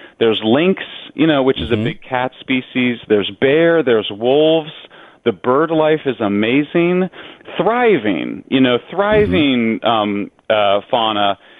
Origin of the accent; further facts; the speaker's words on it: Colorado, United States; I'm from Colorado, which has much higher levels of radiation because there's a lot of uranium in the granite rock.